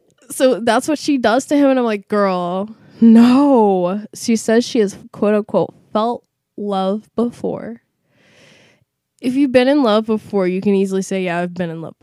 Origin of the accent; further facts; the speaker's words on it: the South, United States; But I'm also from the South, too. I live in Texas.